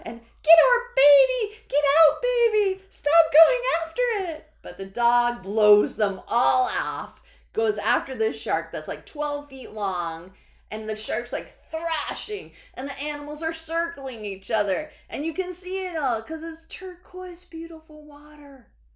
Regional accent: New England, United States; I mean, you're from Florida, but I was from New England.

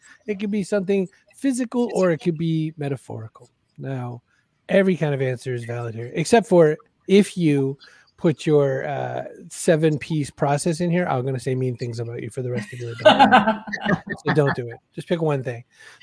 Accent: Maine, United States; I was born and raised in Maine. We didn't go to New York.

